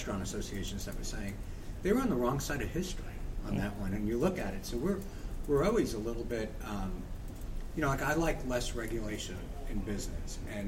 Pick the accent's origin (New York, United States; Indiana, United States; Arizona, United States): New York, United States; I'm a New Yorker. I'm a piano player.